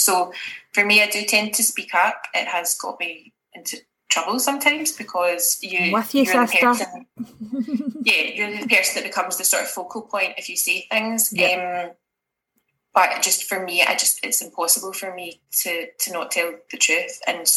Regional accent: Scotland, United Kingdom; I am a Scottish person with Argentinian roots. Hence the name, if you were wondering, that's Spanish.

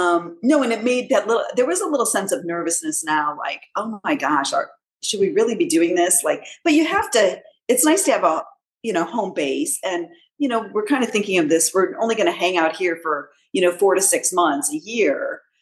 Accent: Cleveland, Ohio, United States; someone said to us when we said we're from Cleveland, they're like, oh, where that train spill was

